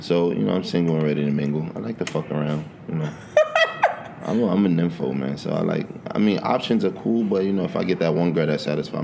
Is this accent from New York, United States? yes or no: yes; New York City, New York, United States; now in Miami, United States; I'm originally from Brooklyn, New York, East New York to be exact. I moved out here in Miami 2007. I graduated from North Miami.